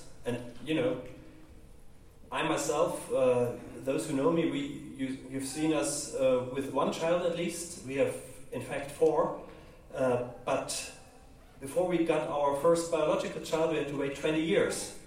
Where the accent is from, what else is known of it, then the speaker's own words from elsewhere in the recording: Germany; accent: German; English is a second language; my accent is German.